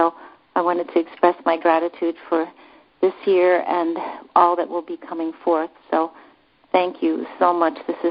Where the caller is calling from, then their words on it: Pennsylvania, United States; I'm calling from Pennsylvania.